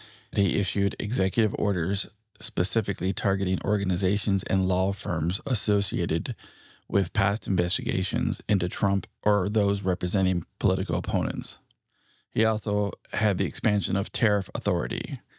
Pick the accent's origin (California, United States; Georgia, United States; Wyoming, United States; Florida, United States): California, United States; Yeah, we're both from Southern California